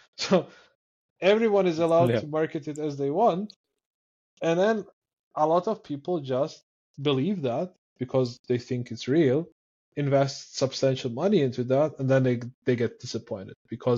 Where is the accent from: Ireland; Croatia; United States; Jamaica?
Croatia; English is a second language; let's say Croatia, like we are a super small country, I'm basically from Croatia living here.